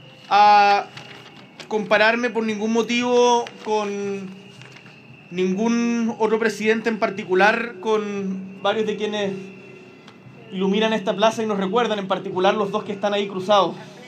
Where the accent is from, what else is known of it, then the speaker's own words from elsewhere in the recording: Punta Arenas, Magallanes y la Antártica Chilena, Chile; yo soy de Punta Arenas, de Magallanes